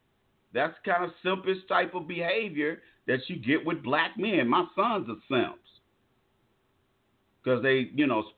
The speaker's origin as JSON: {"language": "English", "region": "California", "country": "United States", "tie": "born or raised there", "said": "I come from Cali, man. I spent most of my life in Cali. So the way Cali brothers do things, we do things different."}